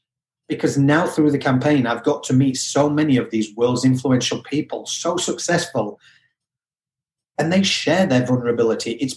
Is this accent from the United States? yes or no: no; United Kingdom; with my accent being a little bit all over, I am originally from the UK, as everyone can hear.